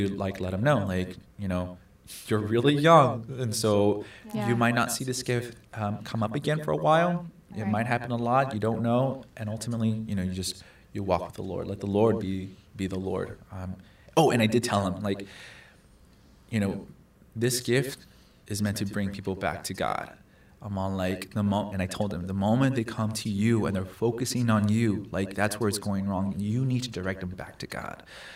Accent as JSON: {"language": "English", "town": "Los Angeles", "region": "California", "country": "United States", "tie": "born or raised there", "said": "My diocese, when I grew up in Los Angeles, our confirmation program was in high school."}